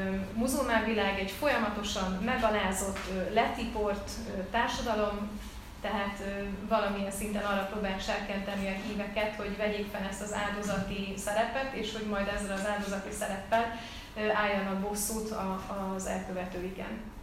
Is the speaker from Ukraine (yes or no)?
no; Stockholm, Stockholm County, Sweden; én is egy ilyen úgynevezett no-go zónában, tehát egy bevándorló többségű külvárosban nőttem fel Stockholmban, ami talán nem is olyan furcsa, hiszen mi is bevándorlók voltunk